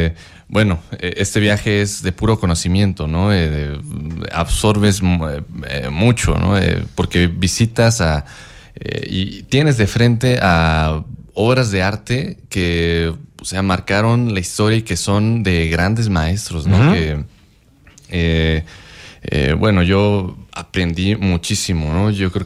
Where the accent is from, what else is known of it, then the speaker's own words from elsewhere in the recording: San Luis de la Paz, Guanajuato, Mexico; Yo soy originario de San Luis de la Paz, Guanajuato.